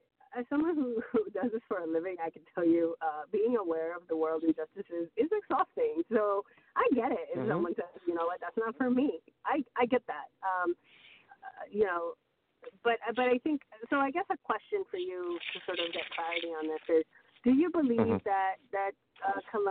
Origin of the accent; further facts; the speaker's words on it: Santo Domingo, Santo Domingo de los Tsáchilas, Ecuador; also born or lived in Quito; I actually was born in, I was born in Quito, but I was raised in Santo Domingo, and Santo Domingo actually has, and this is city of Santo Domingo, not Dominican Republic